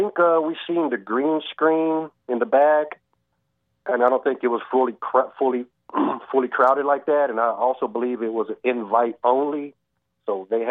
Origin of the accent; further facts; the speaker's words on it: Austin, Texas, United States; Hey, I'm born and raised in Austin, Texas. I'm a 24-year listener.